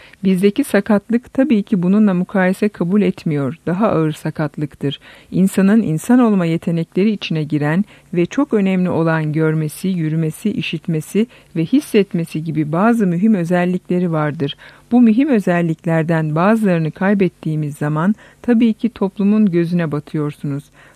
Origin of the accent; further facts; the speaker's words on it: Çorum, Turkey; born there; 1948 Çorum doğumluyum.